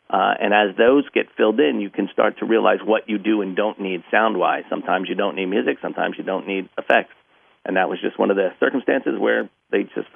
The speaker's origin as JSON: {"language": "English", "region": "East Coast", "country": "United States", "tie": "born or raised there", "said": "I grew up on the East Coast, but my father had an amazing record collection."}